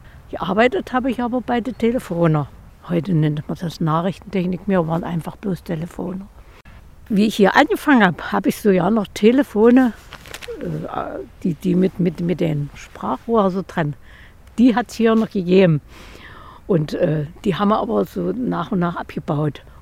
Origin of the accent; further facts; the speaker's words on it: Wolfen, Saxony-Anhalt, Germany; ich bin aus Wolfen und ich wohne schon seit meiner Geburt hier und das ist jetzt schon 84 Jahre her. Und ich wohne auch ganz dicht an der Föhnfabrik.